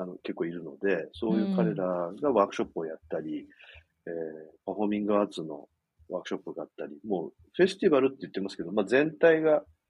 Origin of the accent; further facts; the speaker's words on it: Kagoshima, Japan; moved away as an adult; also born or lived in Tokyo; 今僕、ここ、鹿児島にいますけれども、鹿児島で生まれ育って、で、18歳で東京に出て、それからずっと東京で活動してきました。